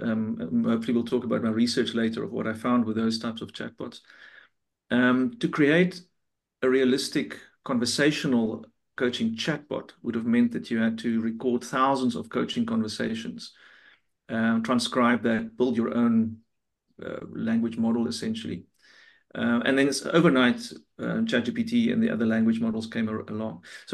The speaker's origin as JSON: {"language": "English", "country": "South Africa", "said": "I'm from South Africa, so obviously on the African continent."}